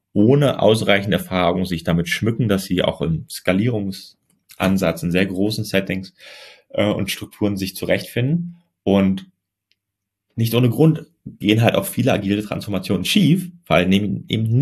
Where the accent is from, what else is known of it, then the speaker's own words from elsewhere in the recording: Germany; ich komme ja aus Deutschland